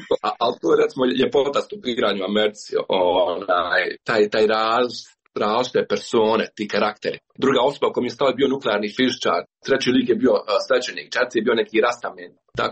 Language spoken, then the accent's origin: Bosnian; Bosnia & Herzegovina; ja sam iz Bosne i Hercegovine